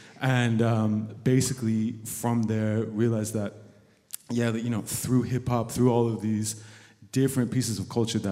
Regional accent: United States; speaking as an American, we benefit from a really positive PR.

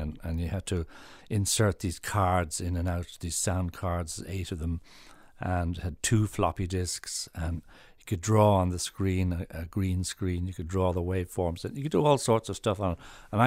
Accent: Malahide, Leinster, Ireland; I grew up in Malahide, and we had the worst band name ever

